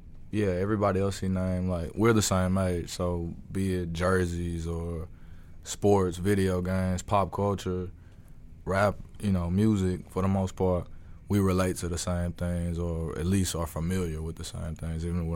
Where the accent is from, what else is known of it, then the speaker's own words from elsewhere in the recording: Nashville, Tennessee, United States; because I'm from Nashville, we get, like, Memphis, well, we got Memphis games.